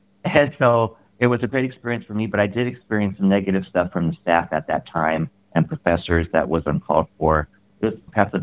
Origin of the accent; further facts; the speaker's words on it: Los Angeles, California, United States; I'm from Los Angeles, California, and I had family that lived here.